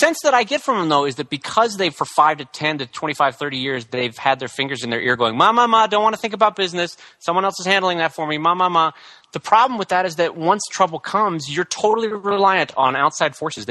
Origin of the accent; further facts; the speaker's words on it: Des Moines, Iowa, United States; I'm from Des Moines.